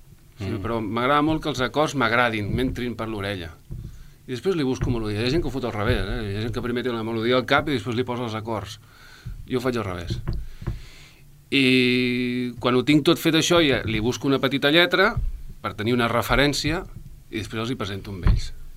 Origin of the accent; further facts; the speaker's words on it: Sabadell, Catalonia, Spain; jo sóc de Sabadell.